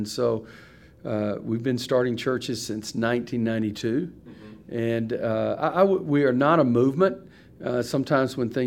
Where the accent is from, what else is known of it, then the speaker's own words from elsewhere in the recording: Keller, Texas, United States; I'm from Keller, Texas, which is one of the suburbs in the DFW Metroplex.